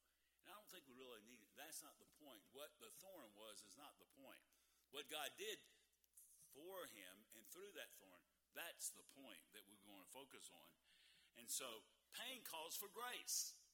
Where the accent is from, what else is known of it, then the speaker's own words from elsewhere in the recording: Georgia, United States; when I grew up in South Georgia, we called them stickers.